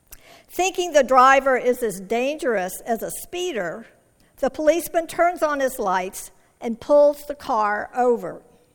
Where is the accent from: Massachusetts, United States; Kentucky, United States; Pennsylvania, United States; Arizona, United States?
Arizona, United States; Tucson; I'm from Tucson, Arizona, and we're 3 hours earlier than you all are.